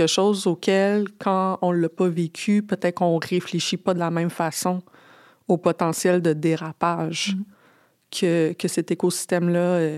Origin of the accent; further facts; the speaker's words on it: Lévis, Quebec, Canada; je viens de la banlieue de Québec